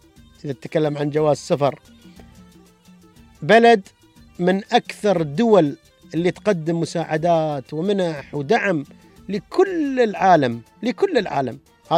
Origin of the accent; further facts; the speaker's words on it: Dubai, United Arab Emirates; أني أنا مواطن من هذه الدولة. وين ما أسير، وين ما أسير في الكرة الأرضية أعرف بعمري وأقول أنا من دولة الإمارات العربية المتحدة، أنا من دبي.